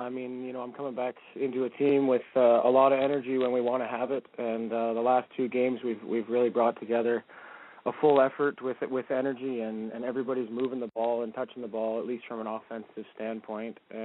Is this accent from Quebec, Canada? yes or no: no; Peterborough, Ontario, Canada; I've been running a hockey camp here back in Peterborough, my hometown.